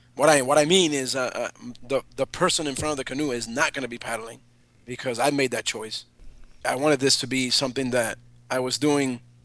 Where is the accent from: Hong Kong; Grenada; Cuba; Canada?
Cuba; now in Miami, United States; I live in Miami, Florida. I am originally from Cuba.